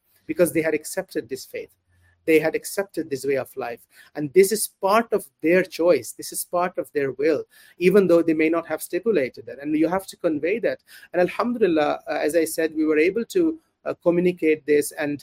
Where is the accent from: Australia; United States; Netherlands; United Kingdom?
Netherlands; also born or lived in Pakistan; now in Ireland; lived approximately 14, 15 years of my life first few years in the Netherlands. So I grew up in the Netherlands. I then traveled to Pakistan, studied there, and came to Ireland. And I've been there for 20 years.